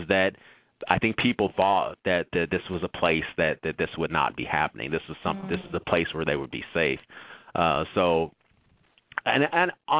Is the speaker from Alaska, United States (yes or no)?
no; St. Louis, Missouri, United States; where I grew up in St. Louis area, I mean, we would have saw a police officer if a white cop would have been in our neighborhood.